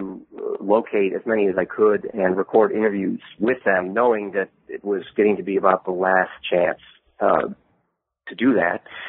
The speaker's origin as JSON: {"language": "English", "region": "Midwest", "country": "United States", "said": "I'm originally from the Midwest."}